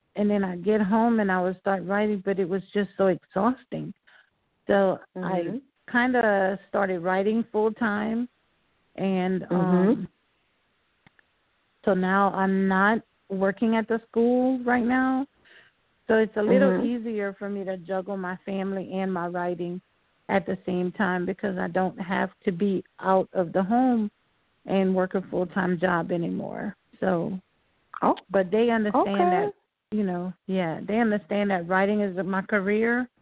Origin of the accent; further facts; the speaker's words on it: Louisiana, United States; Actually, I'm from Louisiana, so I wanted to write a story based in New Orleans